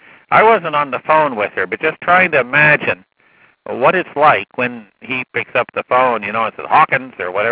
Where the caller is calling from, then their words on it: Australia; I'm calling from Australia